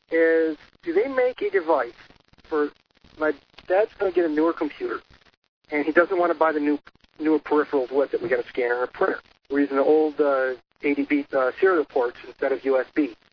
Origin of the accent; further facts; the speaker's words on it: Batavia, United States; Batavia, I guess.